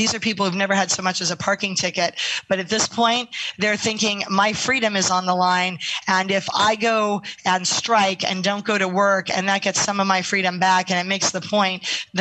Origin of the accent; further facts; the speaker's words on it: California, United States; and there'll be another one in San Francisco. Francisco in my home state Thursday evening, Veterans Day.